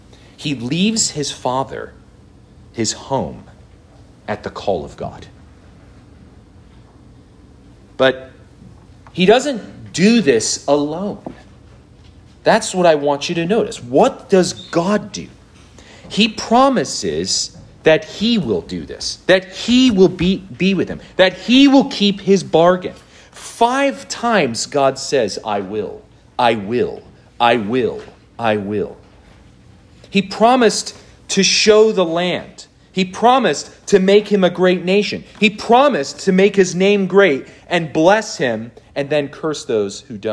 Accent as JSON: {"language": "English", "region": "New Jersey", "country": "United States", "lives_now": "Louisville, United States", "said": "I'm from New Jersey. I don't belong here. I miss pizza."}